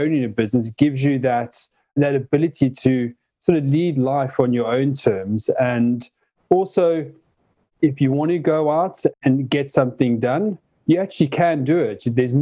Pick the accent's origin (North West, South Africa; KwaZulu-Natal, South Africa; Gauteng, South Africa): Gauteng, South Africa; Johannesburg; I remember growing up in Joburg in South Africa